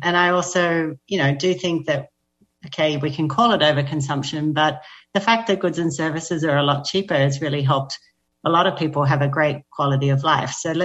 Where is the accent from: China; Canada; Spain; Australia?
Australia; accent: Australian; now in United States; I'm living in the US. I'm Australian, as you can hear